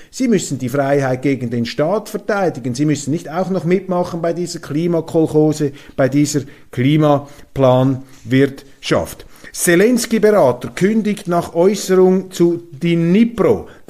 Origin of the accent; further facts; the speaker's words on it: Switzerland; accent: Swiss; wenn ich Weltwoche Daily Deutschland als Schweizer in hochdeutscher Sprache mit schweizerischem Akzent vortrage.